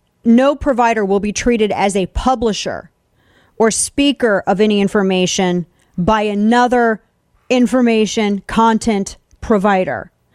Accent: Missouri, United States; Well, that's Senator Josh Hawley from Missouri, my home state of Missouri.

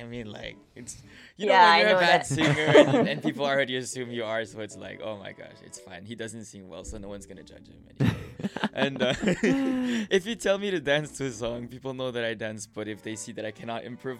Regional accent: Tahiti, French Polynesia; now in Hawaii, United States; I am from Tahiti. I am 22 years old.

